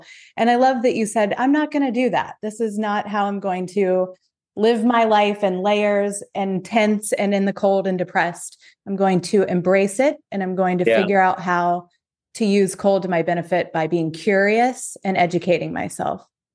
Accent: Ohio, United States; because we're from Ohio originally, which is not nearly as cold as Minnesota

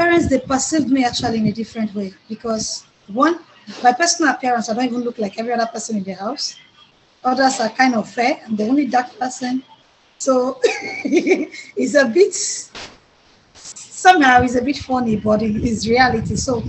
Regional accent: Imo, Nigeria; I am from Imo State, precisely Imo State, Nigeria.

